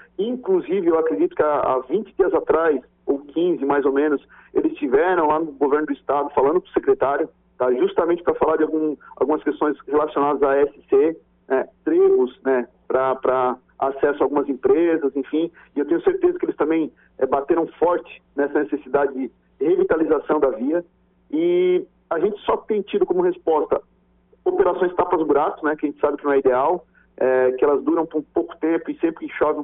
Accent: Estação Cocal, Santa Catarina, Brazil; Eu sou aqui de Estação Cocal, né

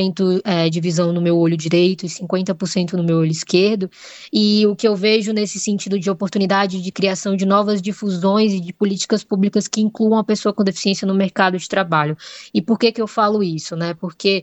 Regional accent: Serra Talhada, Pernambuco, Brazil; now in São Paulo, Brazil; Eu falo de São Paulo, certo? Mas sou nordestina, sou natural de Serra Talhada, Pernambuco. Mas estou em São Paulo fazendo um doutorado em políticas públicas

